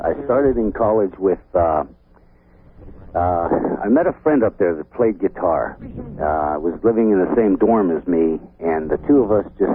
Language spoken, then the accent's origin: English; Ellwood City, Pennsylvania, United States; also born or lived in New Castle; I grew up in Elwood City, and then I moved to Beaver Falls probably in 67 or 68. But my childhood and everything was, I grew up in Elwood City.